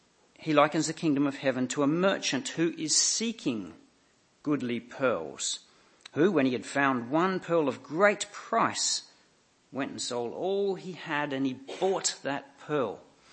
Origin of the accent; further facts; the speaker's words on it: Australia; I'm Australian, not Greek.